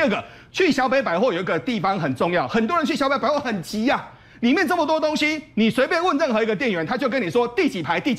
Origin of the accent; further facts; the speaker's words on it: southern Taiwan, Taiwan; accent: Southern Taiwanese; 我们南部话之后